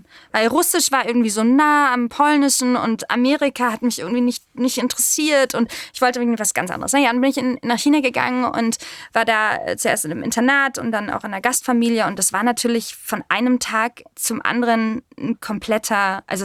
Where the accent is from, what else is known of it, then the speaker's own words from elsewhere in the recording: Germany; Und zwar, ich bin ja in Deutschland geboren und war aber immer, wie soll ich sagen, also sie wurde jedenfalls immer das Gefühl gegeben, wir sind die Ausländer in der Klasse.